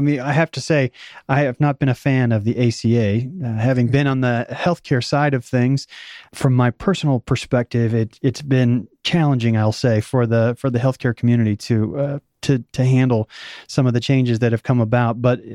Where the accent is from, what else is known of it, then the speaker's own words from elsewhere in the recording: Missouri, United States; also born or lived in Oklahoma; So I was born in Oklahoma and I grew up my high school years in Missouri. So it's the show me state.